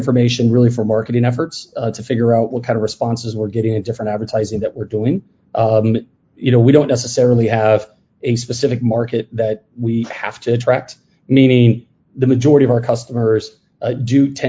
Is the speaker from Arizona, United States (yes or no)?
yes; Phoenix, Arizona, United States; we're both from Phoenix. And so it was a great opportunity to give back to our roots there in the Arizona area.